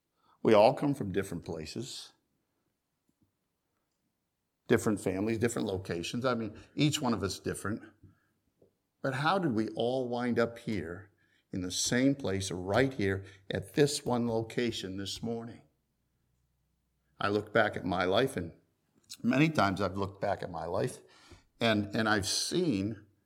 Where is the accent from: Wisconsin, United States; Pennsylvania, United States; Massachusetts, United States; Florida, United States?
Massachusetts, United States; also born or lived in Derby, Connecticut; No, I was born in Connecticut. Born in the armpit of Connecticut, Derby, Connecticut. Pardon me if you're from Derby, but that's what I was told. It's the armpit of Connecticut. 6 months later, my folks moved to Massachusetts.